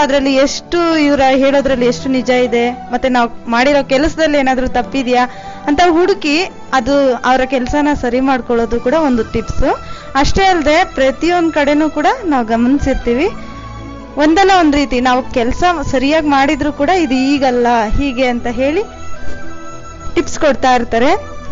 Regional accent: Handenahalli, Karnataka, India; ನಾನು ಹಂದೇನಹಳ್ಳಿಯಿಂದ ಬಂದಿದ್ದೀನಿ.

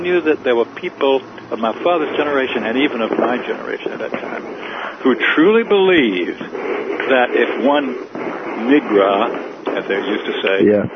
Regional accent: Atlanta, Georgia, United States; I was there in Atlanta when Piedmont Park Swimming Pool, which I used to go to when I was a kid, I was brought up in Atlanta.

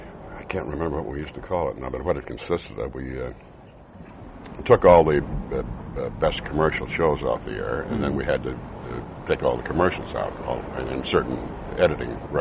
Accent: Seattle, Washington, United States; we will be someplace opening, possibly my hometown of Seattle.

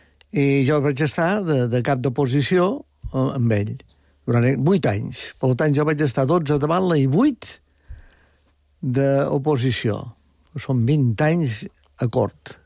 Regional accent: Olot, Catalonia, Spain; born there; moved away as an adult; now in Mallorca, Spain; jo vaig néixer a Olot

